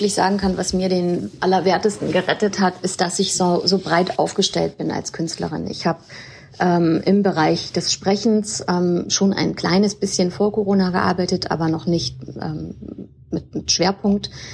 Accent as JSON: {"language": "German", "region": "Hamburg", "country": "Germany", "lives_now": "Berlin, Germany", "said": "ich bin ja Hamburgerin, lebe aber in Berlin"}